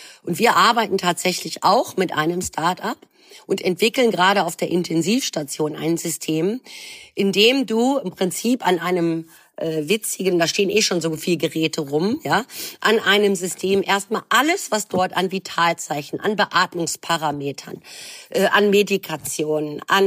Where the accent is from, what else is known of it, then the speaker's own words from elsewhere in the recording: Düsseldorf, North Rhine-Westphalia, Germany; Ich bin Düsseldorferin.